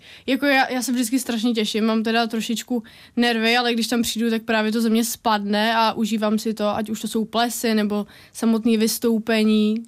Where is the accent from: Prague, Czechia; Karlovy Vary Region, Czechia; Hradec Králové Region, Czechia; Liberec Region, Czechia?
Hradec Králové Region, Czechia; Rtyně v Podkrkonoší; Já jsem jednou zpívala u nás v Rtyni na Dní města